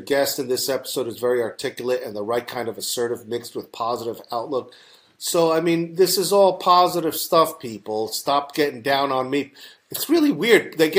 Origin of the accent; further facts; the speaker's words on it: New York, United States; accent: New York; Yeah, that's my New York accent